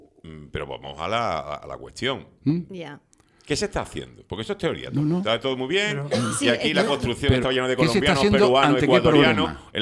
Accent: Canary Islands, Spain; Sí, como ciudadanos canarios, decir, ¿qué tengo que decirle yo

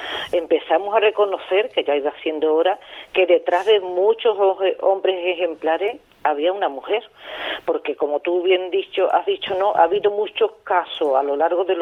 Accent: Huelva, Andalusia, Spain; No, soy de Huelva, capital.

